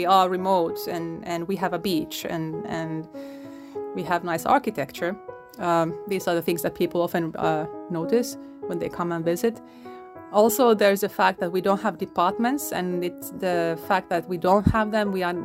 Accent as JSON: {"language": "English", "country": "Finland", "tie": "born or raised there", "said": "I was born in Finland, grew up in Finland. I'm half Polish though"}